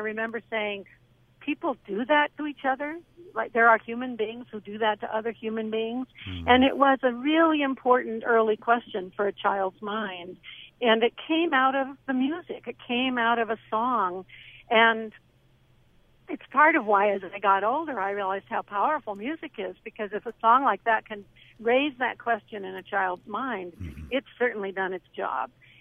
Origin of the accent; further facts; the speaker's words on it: California, United States; and also being a Californian, a lot of this was happening in the South and Southeast.